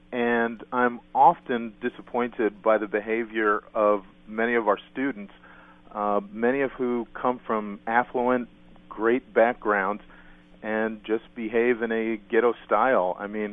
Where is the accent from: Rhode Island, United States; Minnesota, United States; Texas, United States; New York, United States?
New York, United States; Brooklyn; I'm from the Fort Greene section of Brooklyn, and my family worked really hard and was able to get out.